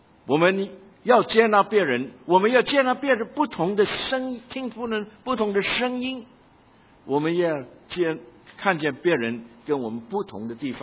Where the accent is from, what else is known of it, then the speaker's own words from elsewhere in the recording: Guangdong, China; 就是我们广东人呢，常常就把别人当作鬼，只有是广东人才是人